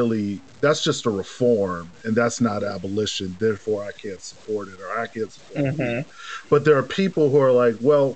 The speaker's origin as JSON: {"language": "English", "town": "St. Paul", "region": "Minnesota", "country": "United States", "tie": "born or raised there", "said": "I'm from St. Paul, Minnesota, so Twin Cities. Mm-hmm. That's where I'm from originally. So also Midwest. I got family in Milwaukee, Tracy. My dad's from Milwaukee. But grew up in St. Paul"}